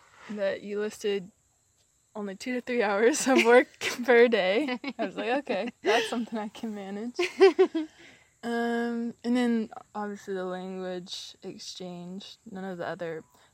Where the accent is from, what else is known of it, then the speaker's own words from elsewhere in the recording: Louisville, Kentucky, United States; Louisville, Kentucky.